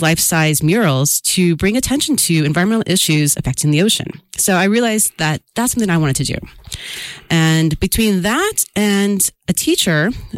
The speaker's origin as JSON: {"language": "English", "town": "Chicago", "region": "Illinois", "country": "United States", "tie": "born or raised there", "moved": "yes", "said": "I grew up in Chicago, and then we moved over to Singapore."}